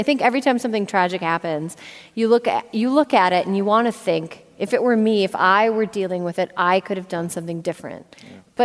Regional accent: Frederick, Wisconsin, United States; Okay, so I am from Wisconsin originally, unlike all of these losers. I'm from a town called Frederick. I don't know if any of you have heard of it. It has about 1,100 people. It's like a little north of Eau Claire.

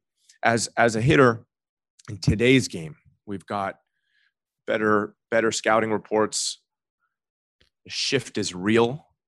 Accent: Canada; born or raised there

